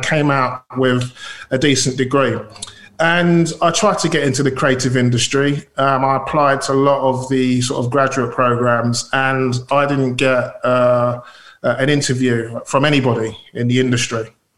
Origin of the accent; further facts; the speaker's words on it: Deptford, London, United Kingdom; I grew up in Deptford, okay? And I went to a local school